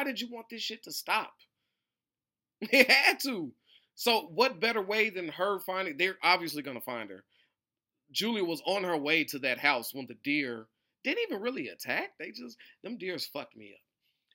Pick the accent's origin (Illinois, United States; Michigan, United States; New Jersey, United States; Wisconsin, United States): Illinois, United States; Chicago; I'm crossing this fucking street. I'm from Chicago.